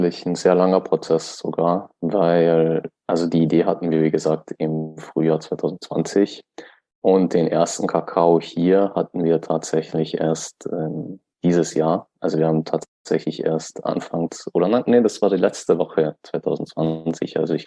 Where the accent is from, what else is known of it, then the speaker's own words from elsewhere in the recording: Austria; also ich komme aus Österreich